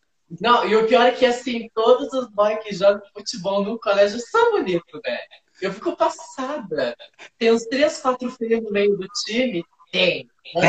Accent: Natal, Rio Grande do Norte, Brazil; moved away; lá na minha cidade de Natal, antes de vir pra cá.

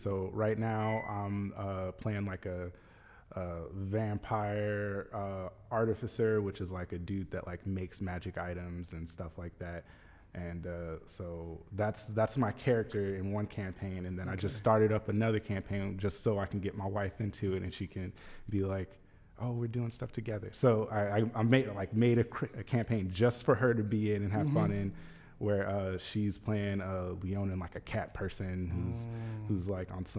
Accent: Memphis, Tennessee, United States; But yeah, like I was born and raised in Memphis, and I'm assuming that the overpass work was of Memphis, but like my memories of Memphis are so weird

